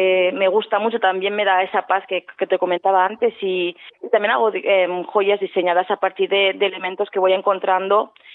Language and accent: Spanish; Barcelona, Catalonia, Spain; yo vengo de Barcelona, que es una ciudad preciosa, pero venimos sobreestimulados